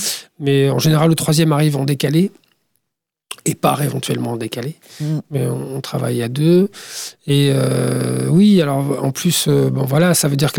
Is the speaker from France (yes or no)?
yes; Brittany, France; en tout cas chez nous, au Pays de Bigoudin